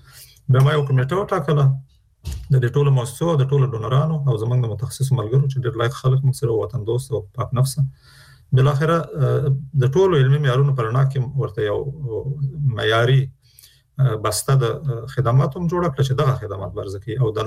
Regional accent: Afghanistan; لکه د یو افغان په توګه زموږ استاد ټول مکلفیت لرو

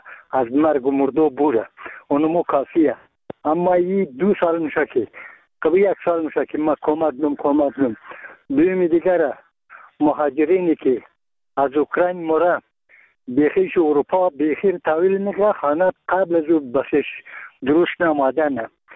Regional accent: Bamyan, Afghanistan; ما یک تن از بامیانیم.

